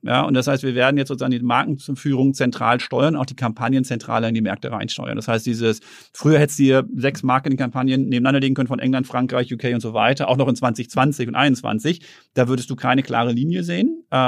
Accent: Herten, North Rhine-Westphalia, Germany; born or raised there

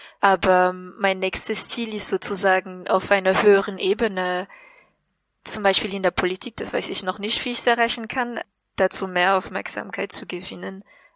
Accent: Madagascar; German is a second language

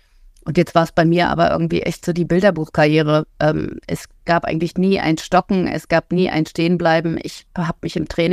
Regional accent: Berlin, Germany; moved away as an adult; now in Heidelberg, Germany; Ich bin gebürtige Berlinerin und bin mit 26, habe ich die Stadt, glaube ich, verlassen und bin nach Heidelberg gezogen.

